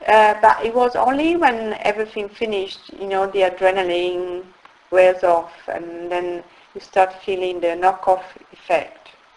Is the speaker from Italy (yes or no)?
yes; Turin, Piedmont, Italy; moved away as an adult; now in United Kingdom; I'm originally from Turin, in Italy, and I've been living for more than 18 years now in UK.